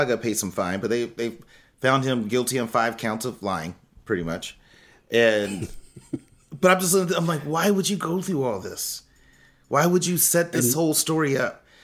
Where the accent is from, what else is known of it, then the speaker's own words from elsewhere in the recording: San Antonio, Texas, United States; You know, I grew up in San Antonio, and I think I was in second or third grade when it snowed 13 inches in San Antonio.